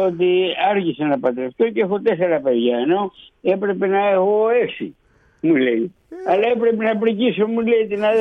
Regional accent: Solaria, South Aegean, Greece; Εκείνη την εποχή το χωριό μου, καταρχήν η Αμοργός είχε 8 χωριά. Το δικό μου το χωριό είχε 2 ναυτικούς.

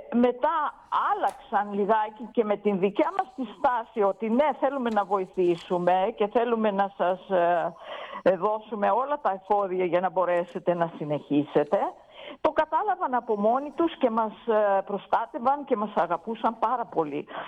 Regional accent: Greece; Κοιτάξτε, ως Ελληνίδα, παντού όπου πήγαινα, προσπαθούσα να βρω ρίζες.

